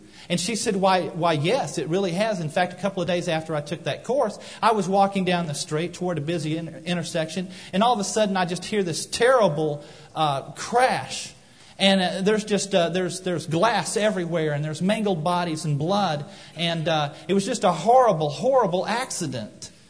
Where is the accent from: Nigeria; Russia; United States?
United States; Albuquerque, New Mexico; I know in Albuquerque, my hometown, in 1970